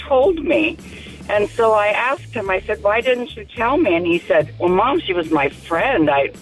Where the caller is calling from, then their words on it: Mesa, Arizona, United States; I'm from Mesa.